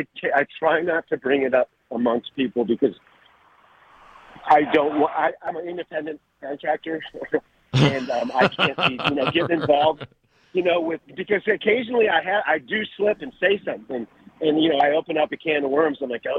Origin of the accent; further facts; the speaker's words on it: Detroit, Michigan, United States; But, yeah, I'm from Detroit, but I've lived down here for 30 years.